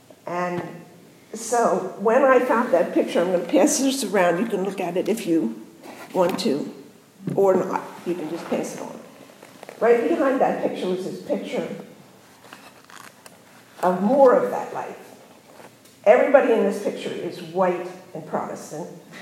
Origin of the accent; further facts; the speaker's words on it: Pennsylvania, United States; I grew up in Southeast Pennsylvania. I was a religious kid. I come from Anabaptist traditions, where probably every kid goes to church.